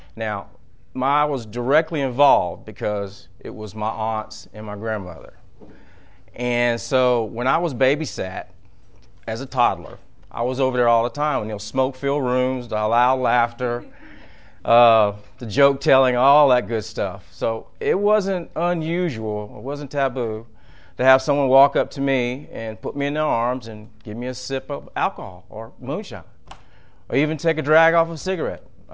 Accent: Marietta, Georgia, United States; born there; I was born in Marietta, Georgia, November 4th, 1960.

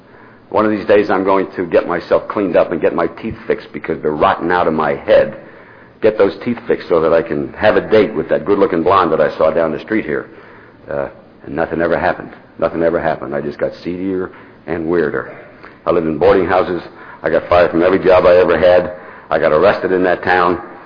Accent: Pennsylvania, United States; I got out of that Navy after 4 years. I went back to my hometown in Pennsylvania.

